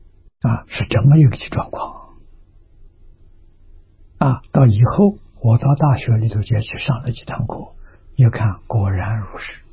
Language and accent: Chinese; Lujiang, Anhui, China; 他是同城人，我家乡在庐江，我们的距离现在20多公里，很近啊